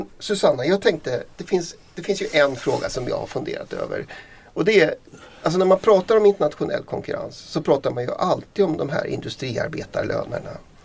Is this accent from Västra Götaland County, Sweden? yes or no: no; Dalarna County, Sweden; i mitt hemlän Dalarna